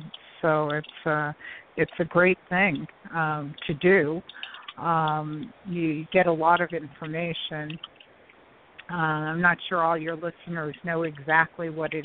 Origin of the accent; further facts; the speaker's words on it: Brooklyn, New York, United States; So Brooklyn, New York, where we're both from.